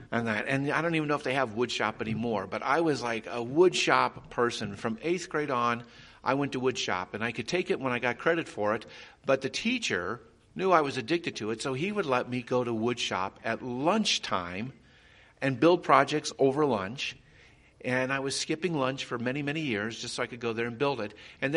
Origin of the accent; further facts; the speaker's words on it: Cheyenne, Wyoming, United States; And the fact that is, I grew up in Cheyenne, Wyoming